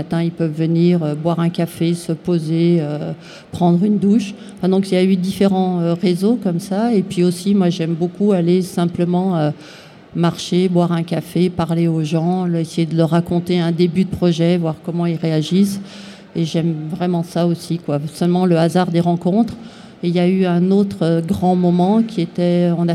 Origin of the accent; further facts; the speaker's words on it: Grenoble, Auvergne-Rhône-Alpes, France; Oui, je suis grenobloise.